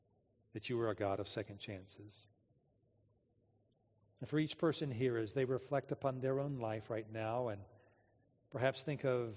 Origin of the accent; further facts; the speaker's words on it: Atlanta, Georgia, United States; when I was growing up in Atlanta, there was a big group of kids in my neighborhood.